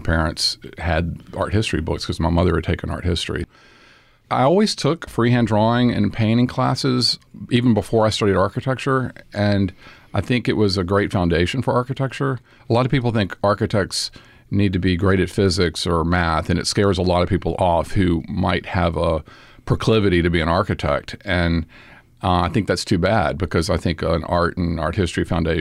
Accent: Monroe, Louisiana, United States; I grew up in Monroe in North Louisiana, which is a city that I would say boomed in the 40s and 50s.

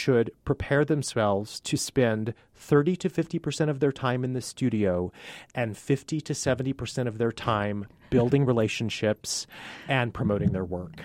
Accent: Las Cruces, New Mexico, United States; now in El Paso, United States; You know, I am from Las Cruces, but I consider El Paso

